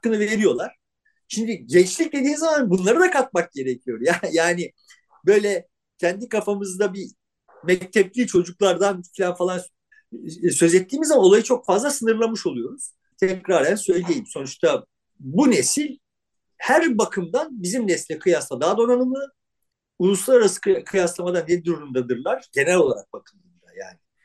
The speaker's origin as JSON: {"language": "Turkish", "town": "Izmir", "region": "İzmir", "country": "Turkey", "said": "Yani ondan önce biz İzmirliler olarak şanslıydık. Şeyleri izleyebiliyorduk fuarda."}